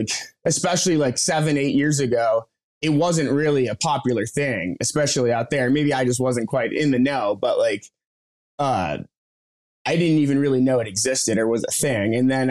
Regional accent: Vermont, United States; you know, yeah, definitely just like hardened you as a rider growing up in the East Coast. I feel like, you know, totally, to the cold as well. It's freezing up there in Vermont

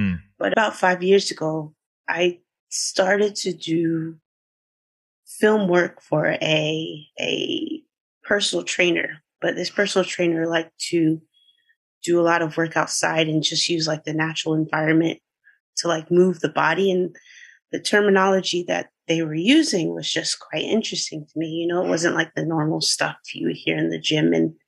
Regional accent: Jacksonville, Florida, United States; So, like, growing up in Jacksonville, my dad, he worked by the beaches.

